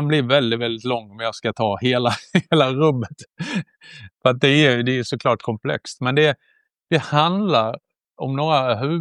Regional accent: Ängelholm, Skåne, Sweden; also born or lived in Hässleholm; Jag föddes i Hässleholm och vi bodde där med hela familjen och sen började han scouta hela södra Sverige, så sa han i Ängelholm, där är det en vit fläck så dit kan jag flytta. Och det gjorde jag och han när jag var 1 år

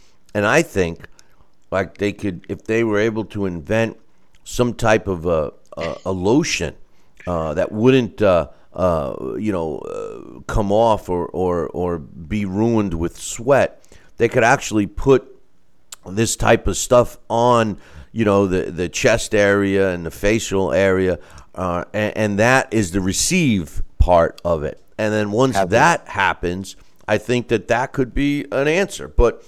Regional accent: Chicago, Illinois, United States; We're from Chicago, and I want to get you and Sal's opinion on New York pizza versus my hometown Chicago pizza.

